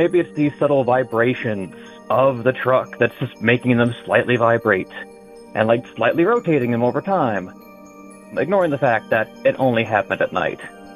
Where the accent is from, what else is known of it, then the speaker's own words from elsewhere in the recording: Athens, Ohio, United States; now in Humboldt County, United States; I'm originally from Athens, Ohio, although much like you, I've moved out to California. I live up in Humboldt County, beautiful out here.